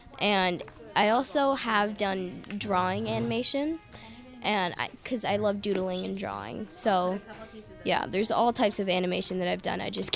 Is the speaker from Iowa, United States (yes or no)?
yes; Coralville, Iowa, United States; I'm from Coralville, Iowa.